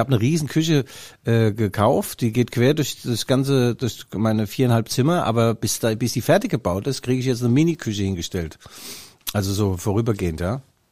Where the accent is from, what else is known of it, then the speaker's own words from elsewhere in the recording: Saxony, Germany; ich als Sachse